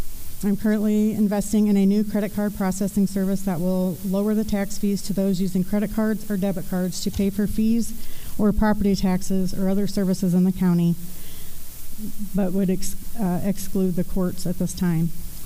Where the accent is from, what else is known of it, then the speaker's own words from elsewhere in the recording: Knox, United States; I was born and raised here in Knox, graduated from Knox High School in 1992.